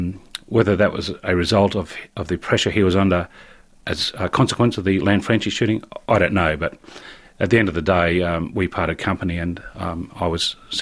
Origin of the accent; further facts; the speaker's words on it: Cumnock, New South Wales, Australia; I was a young man from the bush. My hometown had 250 people in it. I left school and ended up being a shearer. So I went from the shearing sheds of Cumnock to the streets of Darlinghurst, which were worlds apart.